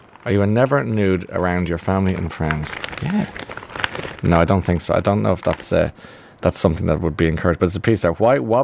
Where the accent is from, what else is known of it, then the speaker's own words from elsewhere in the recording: Ireland; Yeah, but you see, we're Irish. We have a total hang-up about the body and the whole thing.